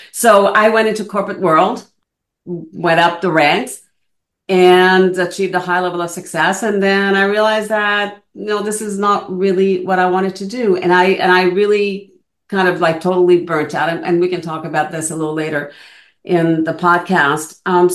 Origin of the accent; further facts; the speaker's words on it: Montreal, Quebec, Canada; first language French; English is a second language; So I was born and raised in Montreal and, French school until CJEP, which is kind of the college equivalent here in Ontario. And then I switched to English college and eventually went to McGill.